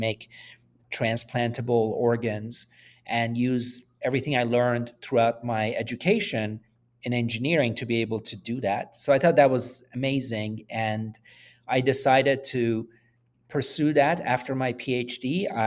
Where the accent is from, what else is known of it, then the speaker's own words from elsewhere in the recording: Canada; also born or lived in Iran; So kind of like you, I'm originally from Iran. I grew up most of my life in Canada. We left Iran when I was young.